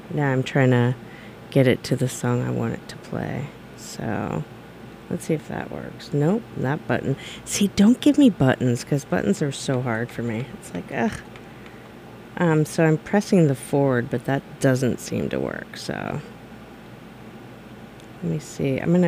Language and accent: English; California, United States; I'm from California, and there was a radio station in L.A. we used to listen to.